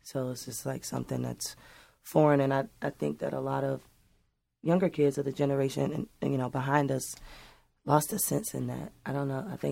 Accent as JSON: {"language": "English", "town": "Savannah", "region": "Georgia", "country": "United States", "said": "I'm a nurturer at heart. I'm from Savannah, Georgia, you know?"}